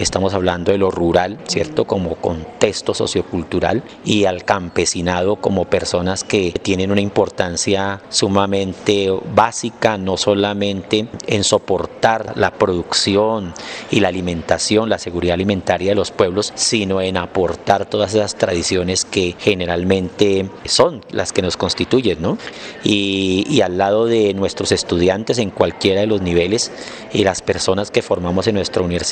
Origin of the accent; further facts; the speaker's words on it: Colombia; lo que somos como colombianos no está determinado